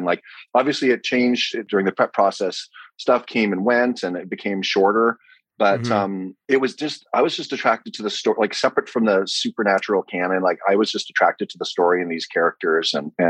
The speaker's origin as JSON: {"language": "English", "town": "Vancouver", "region": "British Columbia", "country": "Canada", "tie": "born or raised there", "said": "it shoots in my hometown, Vancouver."}